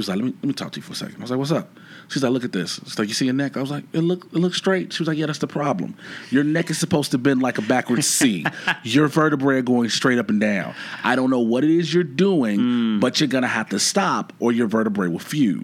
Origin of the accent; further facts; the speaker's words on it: Chicago, Illinois, United States; Born and raised in Chicago, south side of Chicago, product of the like my t-shirts used to say when I wrestled, ghetto born, ghetto bred, product of the streets, born in Inglewood area of Chicago, one of the roughest neighborhoods.